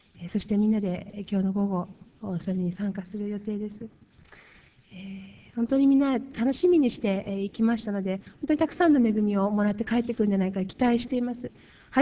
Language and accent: Japanese; Kanagawa, Japan; 関東地方、私の実家は神奈川ですけれども